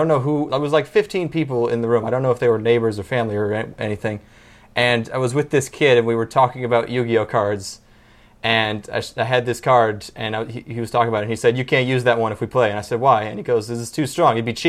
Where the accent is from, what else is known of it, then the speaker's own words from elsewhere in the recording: Canada; growing up in Canada.